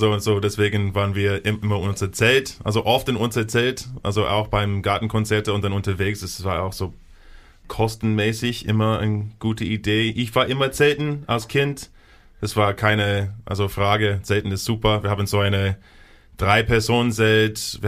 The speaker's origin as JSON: {"language": "German", "country": "United States", "second_language": "German", "said": "also wo ich herkomme aus den USA, haben wir schon so, bin ich so von New Orleans inspiriert"}